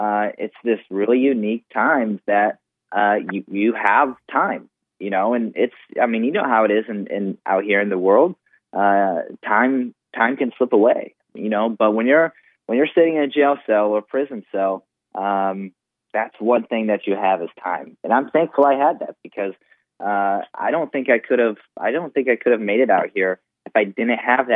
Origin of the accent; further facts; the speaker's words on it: Aledo, United States; Ended up moving up to my hometown, Aledo, again.